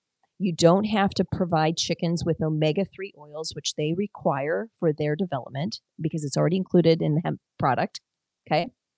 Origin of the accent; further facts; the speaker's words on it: Detroit, Michigan, United States; It's like I grew up in Detroit, and Detroit, people are proud.